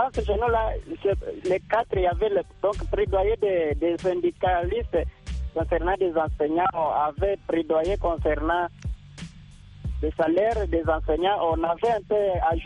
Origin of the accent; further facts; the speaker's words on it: DR Congo; chez nous en RDC.